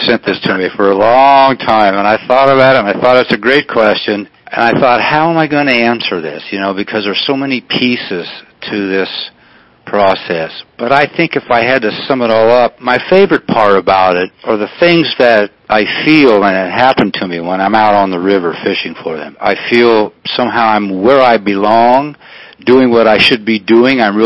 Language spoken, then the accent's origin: English; Missouri, United States; I'm from Missouri. I haven't been there in a while, but I'm from there.